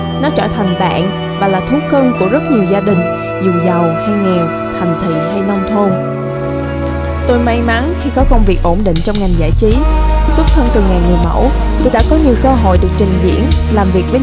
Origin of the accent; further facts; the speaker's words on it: Ho Chi Minh City, Vietnam; Tôi sinh ra và lớn lên tại thành phố Hồ Chí Minh, một trong những thành phố xinh đẹp và hiện đại nhất Việt Nam.